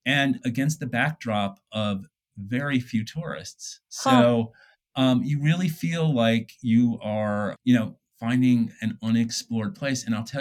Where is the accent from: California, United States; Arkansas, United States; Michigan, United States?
Michigan, United States; Detroit; I grew up in Detroit.